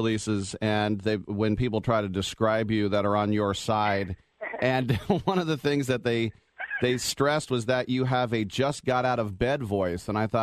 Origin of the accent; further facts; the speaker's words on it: Oakland, California, United States; and I'm from the Oakland area. I grew up with such a diverse, you know, I had friends who were Jewish and Muslim and right. Christian, whatever.